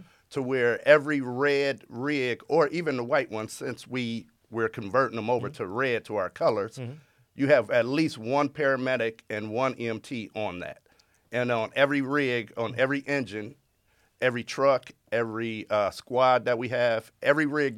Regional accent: Toledo, Ohio, United States; Yes, I was born and raised here in Toledo.

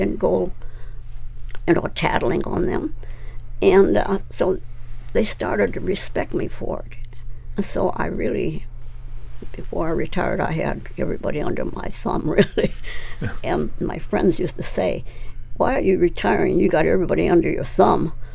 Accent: California, United States; born there; I'm an American. I was born in California.

